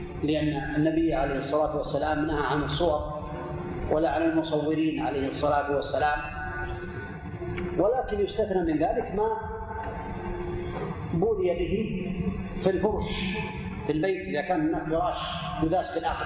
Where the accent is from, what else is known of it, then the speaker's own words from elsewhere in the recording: Saudi Arabia; عندنا في المملكة العربية السعودية